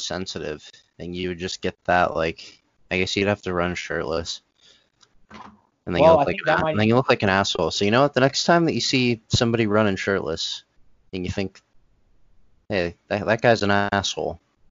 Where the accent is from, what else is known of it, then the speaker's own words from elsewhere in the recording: Massachusetts, United States; When I was like younger, I grew up in Massachusetts, cold as fuck.